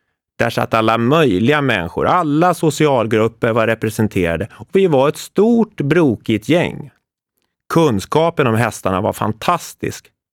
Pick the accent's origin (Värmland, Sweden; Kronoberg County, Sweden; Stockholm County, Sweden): Stockholm County, Sweden; Jakobsberg; Mitt värsta minne från min uppväxt i Jakobsberg